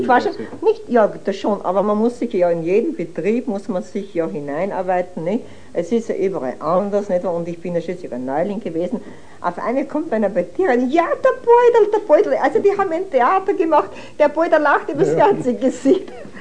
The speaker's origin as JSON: {"language": "German", "town": "Kirchdorf an der Krems", "region": "Upper Austria", "country": "Austria", "said": "Ich bin aus Kirchdorf an der Krems."}